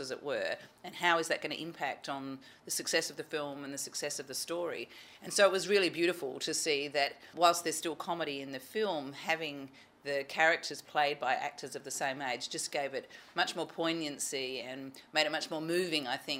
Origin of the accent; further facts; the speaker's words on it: Adelaide, South Australia, Australia; now in Sydney, Australia; This is my hometown now, though I'm from Adelaide originally